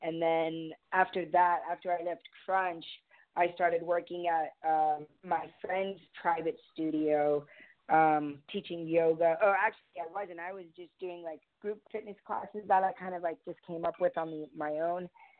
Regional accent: Texas, United States; also born or lived in Canada; Well, I actually grew up in Texas. I moved to the States from Canada when I was about 13 and then moved to Texas

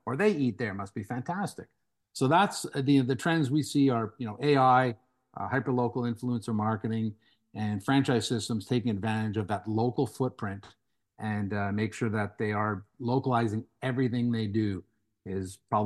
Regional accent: Montreal, Quebec, Canada; Yeah, it is in Montreal. That's my hometown.

